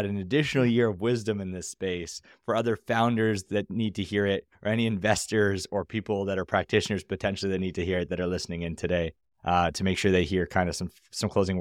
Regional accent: Canada; I'm Canadian

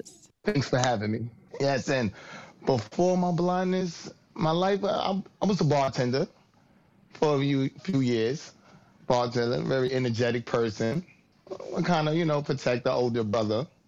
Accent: Brooklyn, New York, United States; I'm from New York. I'm from Brooklyn. So a lot of times it's like a lot of spiciness, a lot of rough.

